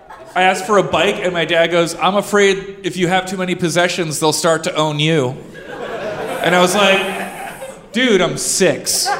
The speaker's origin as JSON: {"language": "English", "town": "San Francisco", "region": "California", "country": "United States", "lives_now": "Pittsfield, United States", "said": "We're from San Francisco, like that."}